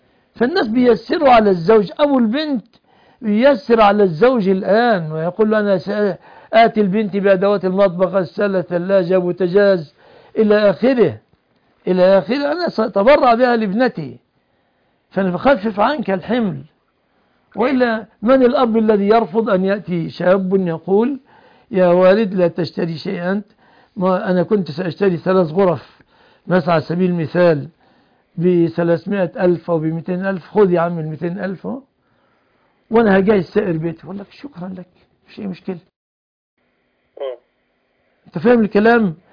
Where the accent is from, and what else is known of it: Egypt